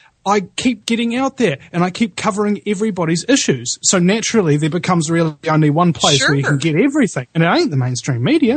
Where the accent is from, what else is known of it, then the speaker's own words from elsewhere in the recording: New Zealand; Namely, I'm from New Zealand.